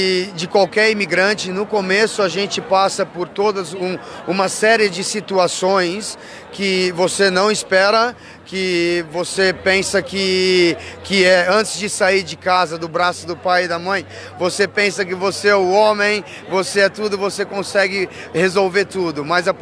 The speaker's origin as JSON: {"language": "Portuguese", "town": "Descalvado", "region": "São Paulo", "country": "Brazil", "said": "Nós somos de Descalvado, interior de São Paulo. E uma cidade pequena de 35 mil habitantes, mas depois se mudamos para São Paulo"}